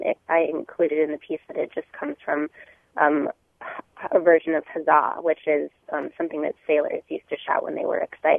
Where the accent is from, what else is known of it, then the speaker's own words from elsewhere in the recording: Ohio, United States; And I'm from Ohio originally, and one of my favorite ginger ales is Sioux City Ginger Ale.